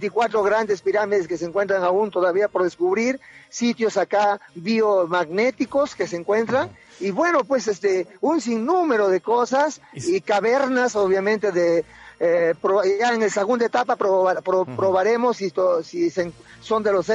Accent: Peru; yo quiero decirte que como peruanos

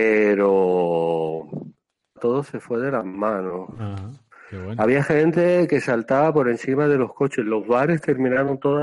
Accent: Seville, Andalusia, Spain; accent: Andalusian; also born or lived in Granada; Soy nacido en Granada y crecido en Sevilla.

